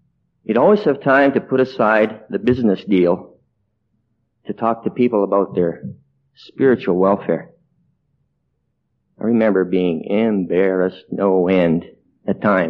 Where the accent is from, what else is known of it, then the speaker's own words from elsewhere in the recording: Alberta, Canada; born there; I was born in Western Canada, in a little town northwest of Edmonton, Alberta. I was born of Christian parents